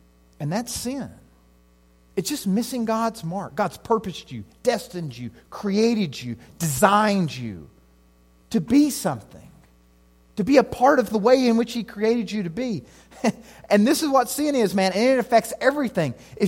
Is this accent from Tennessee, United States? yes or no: yes; Tennessee, United States; I grew up in East Tennessee, so church culture is a part of that.